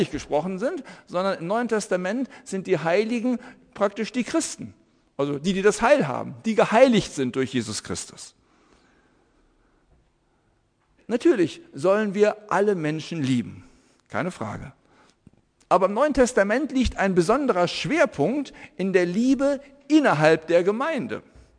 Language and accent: German; Germany; Als Deutsche sind wir an dieser Stelle sehr viel zurückhaltender als andere, sage ich mal in aller Vorsicht.